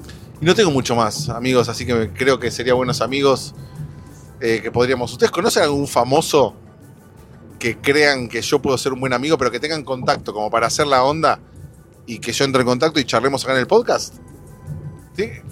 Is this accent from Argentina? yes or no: yes; Argentina; Y como bien argentinos, decimos, Argentina que triunfó en Hollywood, ¿viste?